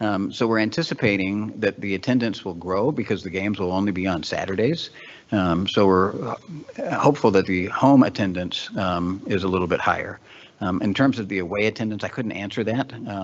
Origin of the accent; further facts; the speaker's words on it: Colorado, United States; I'm from Colorado, so I'm keenly aware of the Mountain West